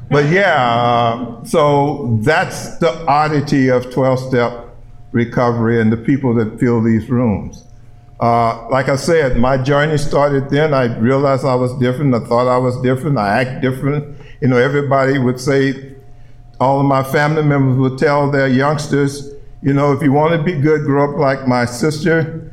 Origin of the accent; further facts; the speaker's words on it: Galveston, Texas, United States; born there; But I just want to say that I was born down in Galveston, Texas, and, you know, and that's why I picked up this great tan.